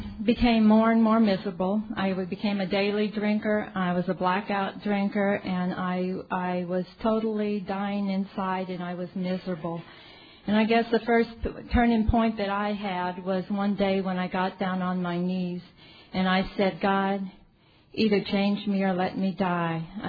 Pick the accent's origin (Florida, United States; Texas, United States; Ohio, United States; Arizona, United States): Texas, United States; San Antonio; I'm an alcoholic. And like you said, I'm from San Antonio